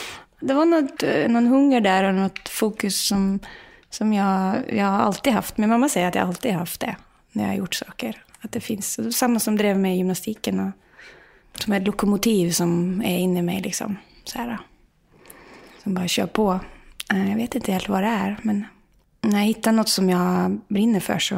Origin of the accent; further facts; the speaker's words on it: Molde, Møre og Romsdal, Norway; accent: Molde dialect; Swedish is a second language; Jag snackar ju en dialekt som är sån som det här, och folk kan bli lite skuffa när jag börjar snacka norsk